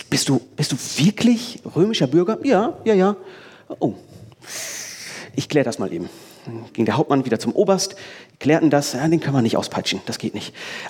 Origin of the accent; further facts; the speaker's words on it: Germany; Fast überall auf der Welt ist das so ungeordnet, wie wir als Deutsche es empfinden würden.